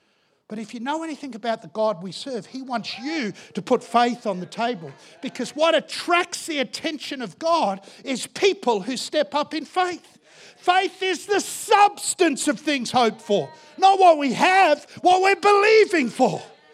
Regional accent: Yorkshire and the Humber, United Kingdom; I always tell people I love this name in the Bible because I'm a Yorkshire boy. And who knows that Yorkshire boys love their mashed potatoes.

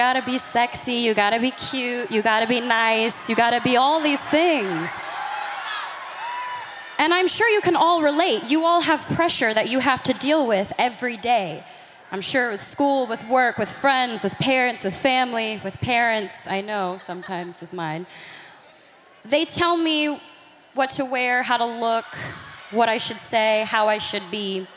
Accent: Grand Prairie, Texas, United States; So I'm 21, and my mom had me when she was 16. And I'm from Grand Prairie, Texas, and she worked 4 jobs

